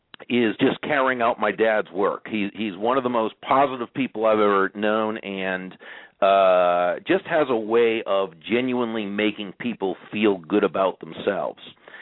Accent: Massachusetts, United States; I grew up in Massachusetts, as you know, and we all, my sister, her husband, my bro, we all live down here, very close to each other.

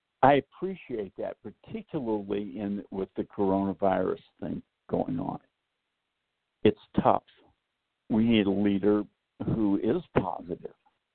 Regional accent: Boston, Massachusetts, United States; I grew up in Boston. I know what New Yorkers are like better than anybody, because they're our number one rivals in sport.

